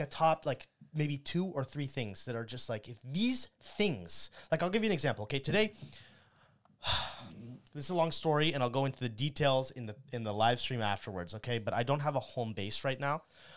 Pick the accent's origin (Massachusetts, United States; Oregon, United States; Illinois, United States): Oregon, United States; Portland; also born or lived in Los Angeles; So I was born in L.A. and I grew up in Portland.